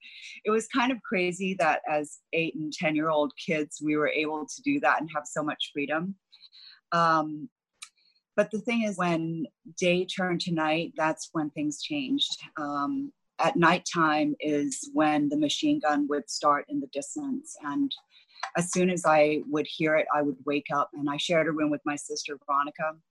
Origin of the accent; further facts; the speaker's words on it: Beirut, Beirut Governorate, Lebanon; also born or lived in Hong Kong; as a child, we moved from Hong Kong to Beirut, Lebanon. And that was in 1974, and I was 8 years old.